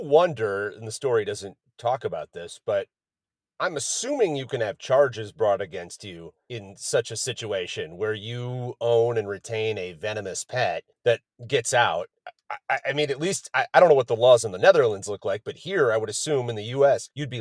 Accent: Wisconsin, United States; my home state of Wisconsin

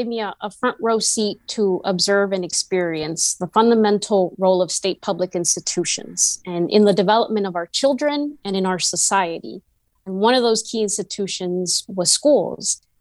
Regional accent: California, United States; Those are key components of the educational experience in growing up in California.

